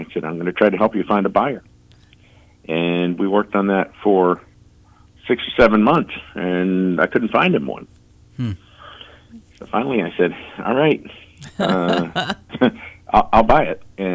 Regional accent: Lynchburg, Virginia, United States; I was born and raised in Lynchburg.

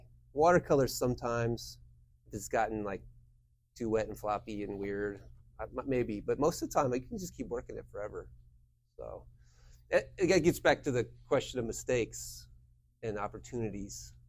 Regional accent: Galesburg, Illinois, United States; moved away as an adult; also born or lived in New York City; But I didn't leave Galesburg, born and raised in Galesburg, didn't leave there until I was 21. And then I moved to New York City, like straight out of Galesburg

